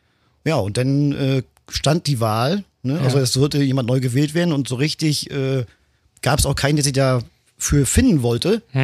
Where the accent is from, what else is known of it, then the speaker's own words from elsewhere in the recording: Wotenig, Mecklenburg-Vorpommern, Germany; 37 Jahre bin ich alt … Ich komme aus Wotenig, das ist ein Ortsteil von Demmin.